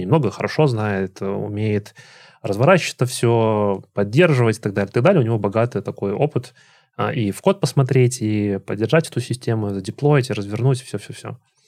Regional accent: Belarus; я еще из Беларуси, из Минска. Я вообще из маленького города, но как бы заканчивал университет в Минске

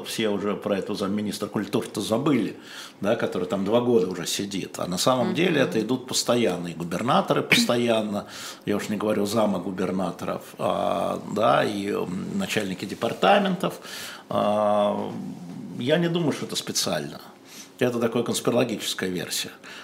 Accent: Russia; два иностранных агента, два русских, выходят в город в центр манифестации

